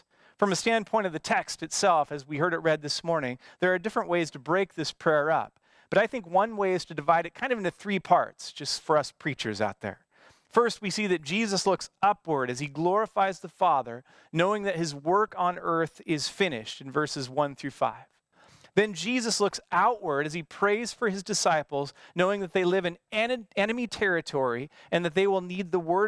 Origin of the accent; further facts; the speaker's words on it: Bothell, Washington, United States; my hometown of Bothell turned into a war zone for the entire night.